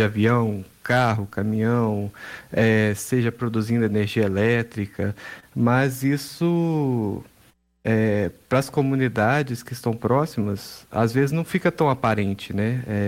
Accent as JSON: {"language": "Portuguese", "region": "Minas Gerais", "country": "Brazil", "said": "Nós somos mineiros, né?"}